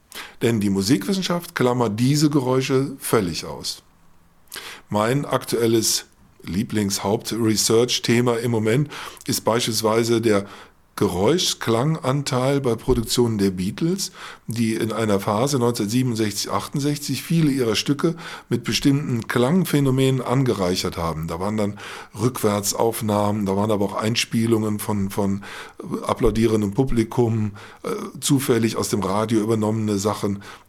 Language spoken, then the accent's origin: German; Bonn, North Rhine-Westphalia, Germany; ich komme aus Bonn und bin dort in der Musikwissenschaft als Dozent tätig.